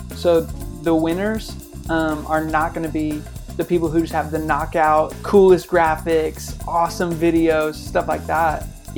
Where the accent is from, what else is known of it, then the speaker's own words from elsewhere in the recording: Washington, United States; moved away as an adult; now in Nashville, United States; I grew up in Washington State, so I was involved in our youth ministry there.